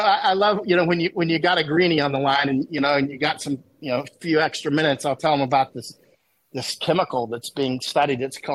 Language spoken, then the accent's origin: English; United States; as soon as they find out that I'm American